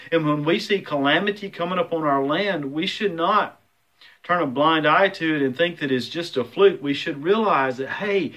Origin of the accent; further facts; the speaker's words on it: United States; the pride that I know that I have as an American, and I am thankful to be an American.